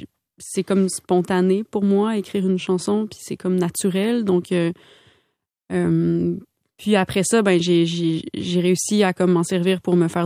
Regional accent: Quebec, Canada; j'ai grandi en Gaspésie.

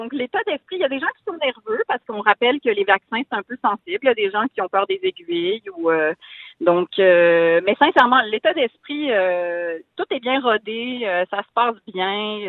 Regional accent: Montreal, Quebec, Canada; Je suis montréalaise jusqu'au bout des ongles.

